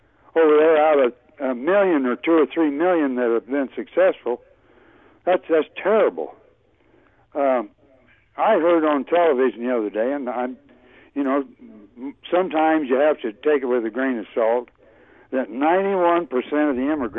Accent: United States; I'm an American. I'm God-fearing, patriotic American.

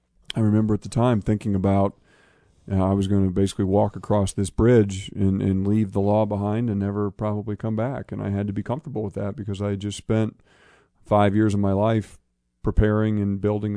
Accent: West Lafayette, Indiana, United States; I grew up in West Lafayette, Indiana. Both my parents were educators.

